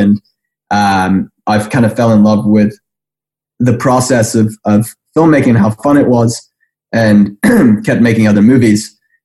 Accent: Sheffield, Yorkshire and the Humber, United Kingdom; Yeah, so I'm from Sheffield, England. It's in the north of England.

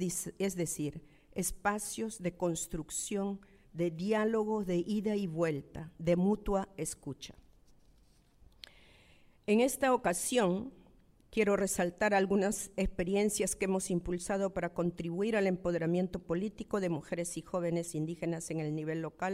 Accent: Ayacucho, Peru; yo vengo de Ayacucho, que es una región que todavía está en el mapa de la pobreza, y yo de una comunidad que se llama San Francisco de Pujas, que es aún de extrema pobreza. En la zona andina del Perú

